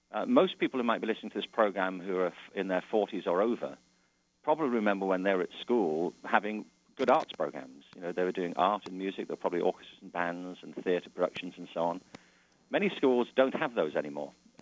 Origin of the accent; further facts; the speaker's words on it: Liverpool, North West England, United Kingdom; born there; I was born in 1950 in Liverpool, in England. I'm one of seven children.